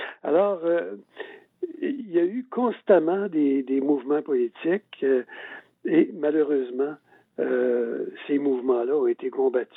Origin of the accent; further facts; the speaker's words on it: Quebec, Canada; Moi, je suis Québécois. Je connais mon histoire politique.